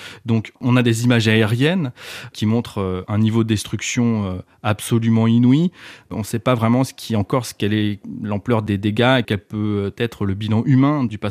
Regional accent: France; ce que nous, en tant que Français, on pourrait considérer comme un dysfonctionnement

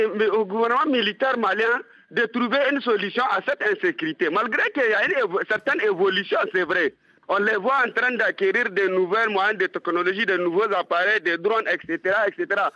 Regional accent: Niger; moi personnellement je suis du Niger et à partir du Niger

